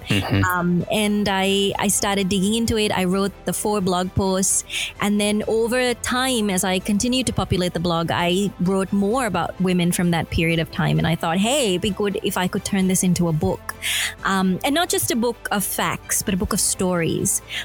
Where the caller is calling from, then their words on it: Melbourne, Victoria, Australia; I am in Melbourne. I'm at the Faith FM studios in Melbourne, Australia.